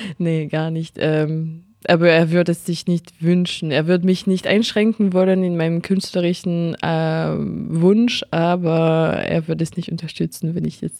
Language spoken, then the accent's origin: German; France; accent: French; Das und meinen französischen Akzent, ich glaube, ich habe ja langsam eine gute Liste.